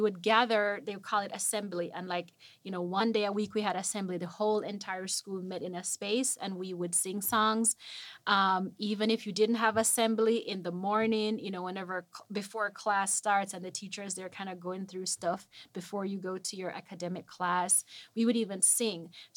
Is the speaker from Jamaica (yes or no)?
yes; Jamaica; I've been singing for, I would say, a lot of my life growing up in Jamaica.